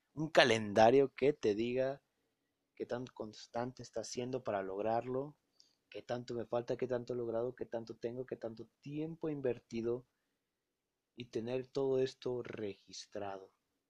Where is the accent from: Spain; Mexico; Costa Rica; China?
Mexico; Jalisco; de parte de México, de Jalisco, de donde soy yo